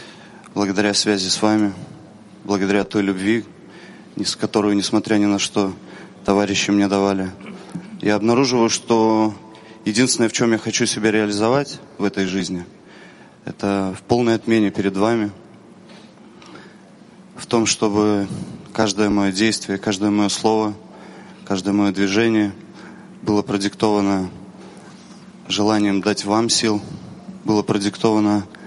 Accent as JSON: {"language": "Russian", "region": "Kyiv", "country": "Ukraine", "said": "я из Киева."}